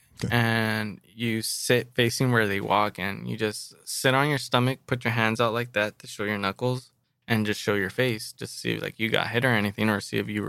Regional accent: Paramount, California, United States; Like we're all from South LA. Like our hoods are right next to each other. Awesome. So we're cool. Like he's from Linwood. I'm from Paramount.

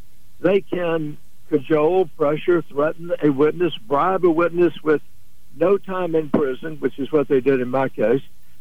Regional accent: Mobile, Alabama, United States; I tell about my life, how I grew up in Mobile, and how I became the person that I am

